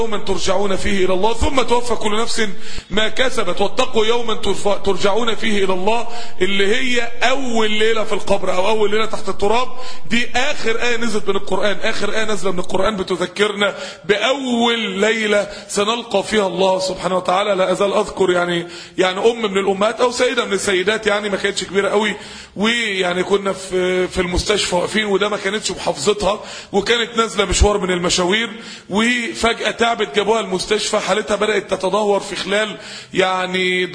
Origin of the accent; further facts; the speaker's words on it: Mansoura, Dakahlia, Egypt; عندنا في المنصورة